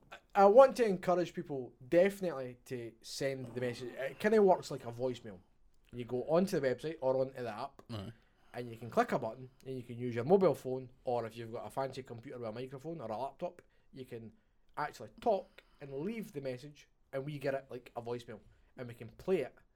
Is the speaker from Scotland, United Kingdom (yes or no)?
yes; Scotland, United Kingdom; But the fact that we are Scottish